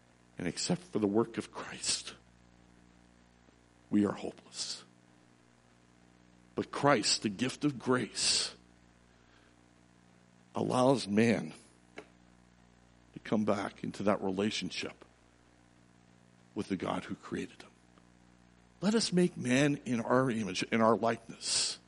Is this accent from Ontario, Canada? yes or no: yes; Toronto, Ontario, Canada; The same grace was extended to me as I grew up in Toronto, as I attended Sunday school.